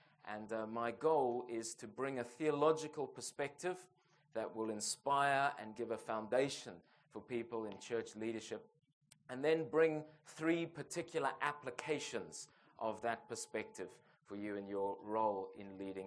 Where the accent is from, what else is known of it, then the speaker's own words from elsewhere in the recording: Harare, Zimbabwe; I live in Zimbabwe. I was born and raised in Harare in Zimbabwe and went to university in Cape Town.